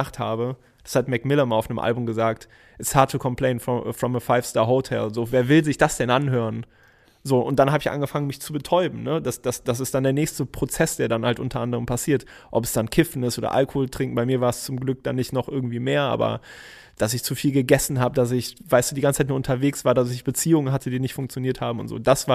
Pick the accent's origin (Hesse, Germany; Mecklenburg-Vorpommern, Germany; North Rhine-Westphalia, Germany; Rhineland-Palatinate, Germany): North Rhine-Westphalia, Germany; Hennef; in einem kleinen Ort bei mir in Hennef in der Nähe, wo ich aufgewachsen bin, bei Köln.